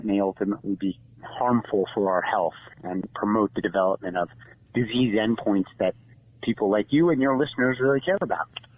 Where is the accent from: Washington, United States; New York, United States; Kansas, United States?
New York, United States; I grew up in New York, did my graduate work at the University of Virginia, nearby y'all, and then did my clinical internship at the University of Wisconsin. So I slowly made my way out west.